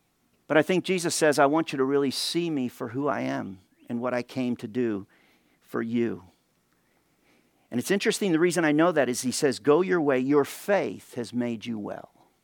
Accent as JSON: {"language": "English", "town": "Chicago", "region": "Illinois", "country": "United States", "tie": "born or raised there", "said": "I grew up in Chicago."}